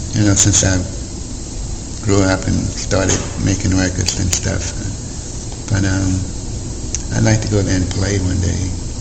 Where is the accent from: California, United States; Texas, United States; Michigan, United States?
Texas, United States; Fort Worth; it reminded me of when I was born in Fort Worth, a little kid.